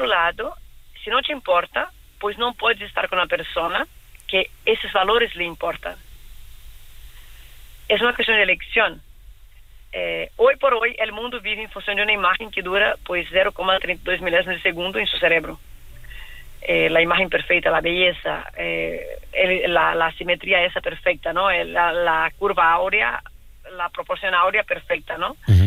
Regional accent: Brazil; now in Barcelona, Spain; soy brasileña, tengo 40 años, vivo en Barcelona.

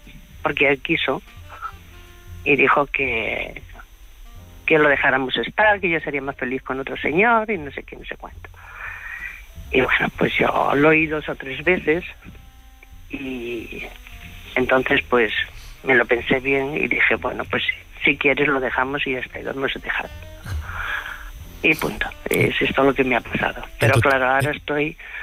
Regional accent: Huelva, Andalusia, Spain; tengo 45 años y soy de Huelva.

